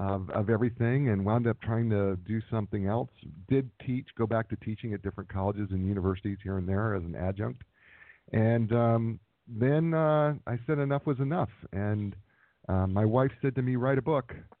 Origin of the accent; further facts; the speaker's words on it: Nebraska, United States; also born or lived in New Jersey; I was born in New Jersey and was raised in Nebraska in a farming community of 119 people and became a farmhand at a very young age, probably around 9 years of age, and worked on farms until I went to college